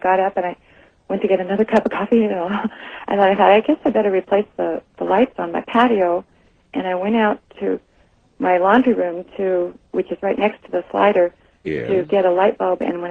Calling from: Wenatchee, Washington, United States; Hi, I'm calling from Wenatchee.

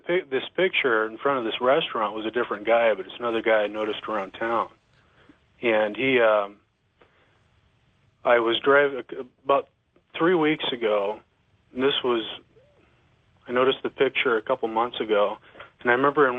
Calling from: Holmesburg, Washington, United States; I'm calling from Holmesburg, Washington.

